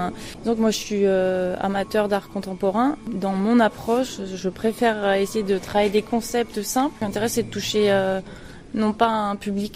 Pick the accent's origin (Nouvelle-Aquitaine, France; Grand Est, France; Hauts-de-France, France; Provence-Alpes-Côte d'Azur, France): Hauts-de-France, France; Soissons; born there; Je suis picarde d'origine, ouais. Parce que je suis née à Soissons